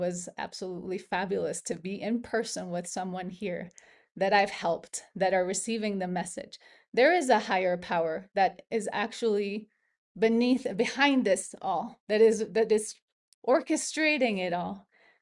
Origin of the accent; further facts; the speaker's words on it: Mexico; I'm from Mexico and I could not get sober in person.